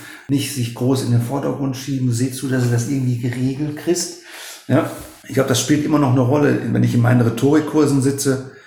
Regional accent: Germany; Deswegen sind wir Deutsche ja auch immer so engagiert, zusammenzuarbeiten, lasst uns das Thema friedlich lösen

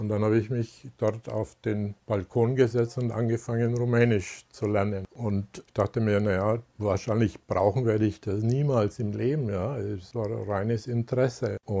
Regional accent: Bavaria, Germany; Früher war ja noch die amerikanische Besatzungsmacht dort in Bayern, wo ich aufgewachsen bin.

